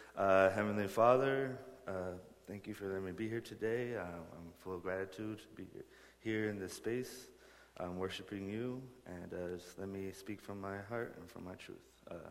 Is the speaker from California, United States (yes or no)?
yes; Santa Rosa, California, United States; I grew up in the South Park community in Santa Rosa by the fairgrounds.